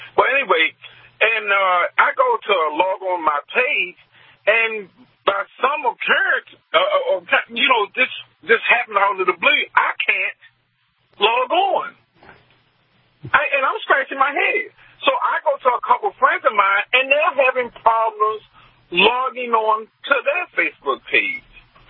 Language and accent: English; Queens, New York, United States; now in Bel Air, United States; I'm from Queens, New York, Jackson Heights, via Bel Air, Texas, right now.